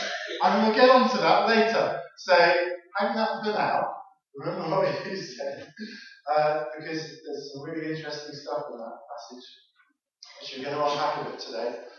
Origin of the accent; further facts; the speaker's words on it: Stamford, East Midlands, United Kingdom; So I grew up in Stamford. I went back home there to move on for a bit.